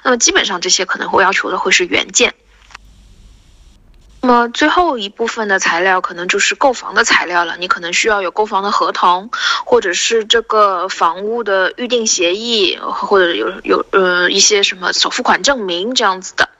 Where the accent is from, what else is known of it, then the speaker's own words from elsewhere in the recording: China; now in Thailand; 我们中国人在泰国到底要怎么样办理房贷吧